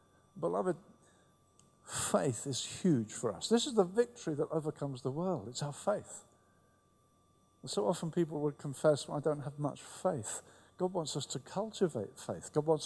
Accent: Brighton, South East England, United Kingdom; When we first tried to get a warehouse that we meet in my hometown of Brighton

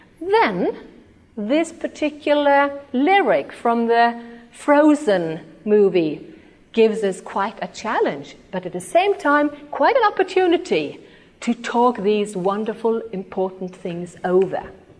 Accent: Norway; when they realized I was from Norway

